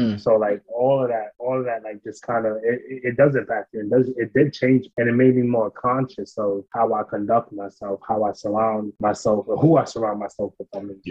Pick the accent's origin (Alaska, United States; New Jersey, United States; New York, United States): New York, United States; Brooklyn; Like I came from Brooklyn, I started from Brooklyn